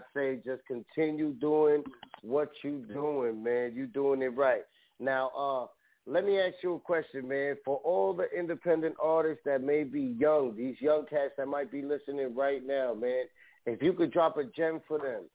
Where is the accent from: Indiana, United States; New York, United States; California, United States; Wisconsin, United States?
New York, United States; Bronx; Hey, yo, what part of the Bronx you from, man? Because I'm from the Bronx. Uptown Allerton area. Gun Hill and shit.